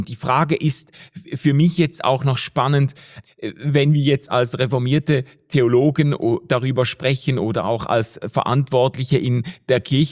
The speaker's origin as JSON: {"language": "German", "country": "Switzerland"}